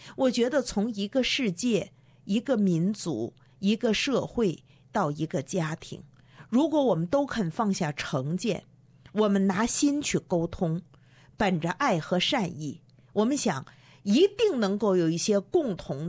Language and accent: Chinese; China; now in Australia; 我从中国过来